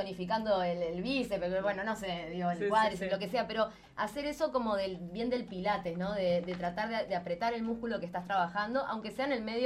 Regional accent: Uruguay

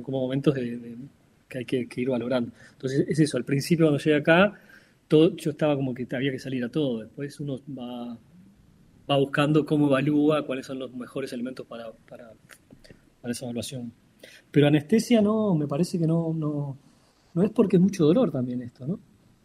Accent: Uruguay; A mí, si se quiere, como uruguayo

